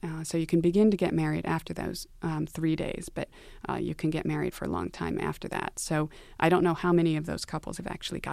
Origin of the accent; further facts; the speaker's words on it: United States; And so it does feel like it is my movement because of my obligation as an American to do something about discrimination